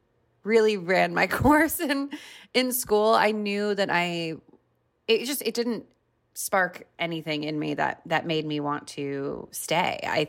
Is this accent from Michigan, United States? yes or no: no; Los Angeles, California, United States; I grew up in California, in Los Angeles, and it was, you know, a lot of salmon and brown rice and asparagus and things like that, which I feel like are very Californian, stereotypically.